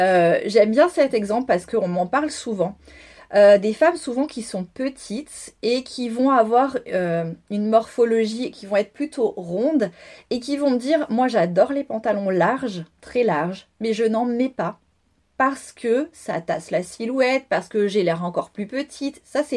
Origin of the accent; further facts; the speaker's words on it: Italy; accent: Italian; French is a second language; Alors, désolée pour mon accent italien.